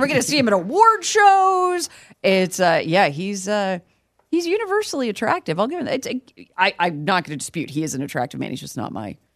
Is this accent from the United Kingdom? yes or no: no; Connecticut, United States; I, we are both from Connecticut. We're the same age.